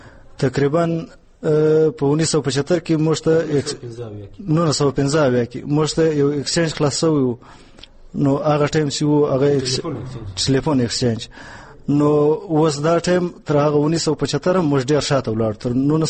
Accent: Ziarat, Balochistan, Pakistan; د زیارت کلی امدانو سره تعلق لرم. دا تقریبا د کوټ څخه 80 کیلومتر دی.

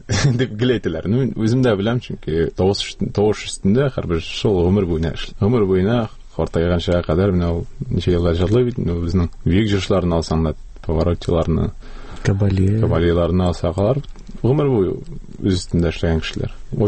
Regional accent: Kazan, Tatarstan, Russia; Казанга Казан белән араны үзәргә җыенмын гомумән, чөнки ул минем туган җирем.

